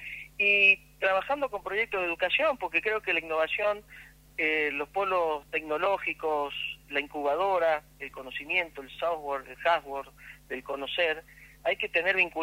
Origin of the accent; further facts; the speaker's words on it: La Rioja, Argentina; para ayudarlos como riojano.